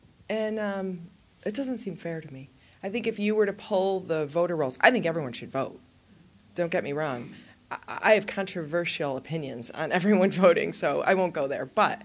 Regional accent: Ireland; So, I don't. I'm Irish.

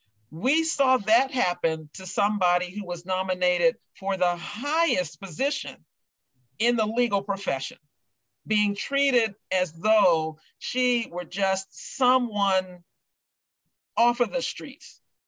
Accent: Washington, District of Columbia, United States; I grew up in Washington, D.C. And so was very, very familiar with all of the, you know, political goings on in the nation's capital.

